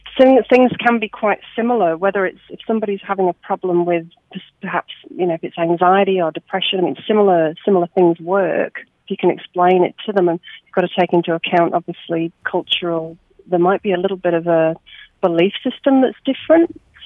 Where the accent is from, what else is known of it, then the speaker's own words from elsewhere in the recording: England, United Kingdom; now in Australia; growing up in England and living over here in Australia now, so different.